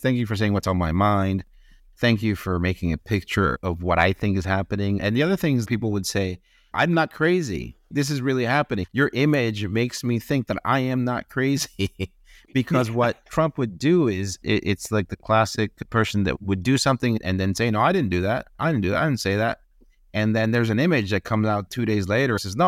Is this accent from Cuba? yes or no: yes; Cuba; I grew up in Cuba as a kid where if someone punched you, you punched him back. I wasn't raised to be gentle.